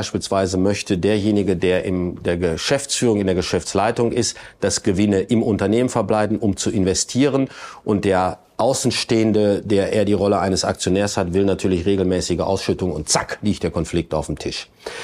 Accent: Bielefeld, North Rhine-Westphalia, Germany; wir stammen hier aus Bielefeld und in Bielefeld wird nicht nur seit kurzem, aber im Moment sehr intensiv viel umgebaut.

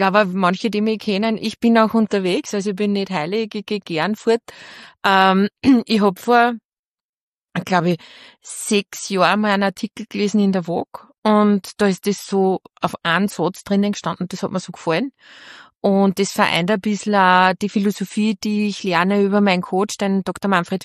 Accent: Upper Austria, Austria

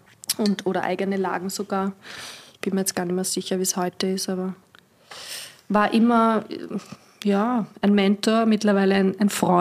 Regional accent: Strebersdorf, Vienna, Austria; Ich komme aus Strebersdorf.

